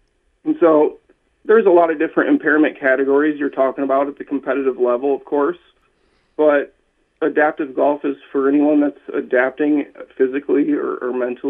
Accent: Michigan, United States; moved away as an adult; now in Indianapolis, United States; I moved from Michigan to Indianapolis 5 years ago, and when I moved, I never had the exposure as a kid in southern Michigan to have these adaptive clinics

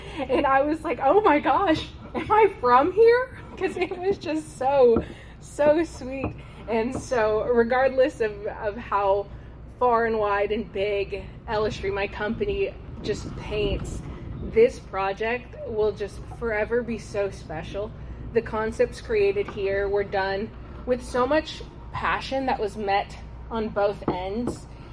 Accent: Des Moines, Iowa, United States; born there; I was born in Des Moines

